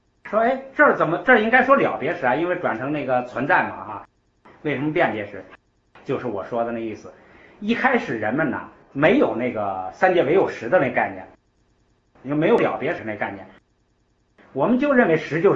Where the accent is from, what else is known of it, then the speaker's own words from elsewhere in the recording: China; 我们中国人不喜欢那么繁复